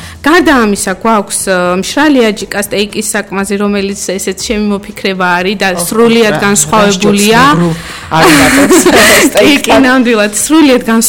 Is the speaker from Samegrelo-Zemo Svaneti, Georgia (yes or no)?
yes; Senaki, Samegrelo-Zemo Svaneti, Georgia; პირველ რიგში მე თვითონ სამეგრელოდან ვარ, სენაკიდან